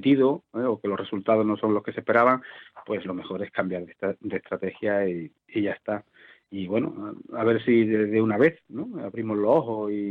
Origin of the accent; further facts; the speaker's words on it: San Roque, Andalusia, Spain; se cree que es mi pueblo natal, San Roque.